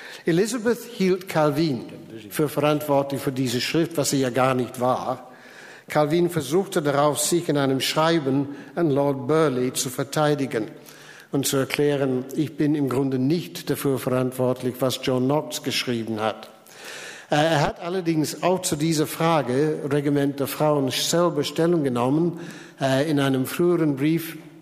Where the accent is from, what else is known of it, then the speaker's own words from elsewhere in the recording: Scotland, United Kingdom; finde ich als Schotte amüsant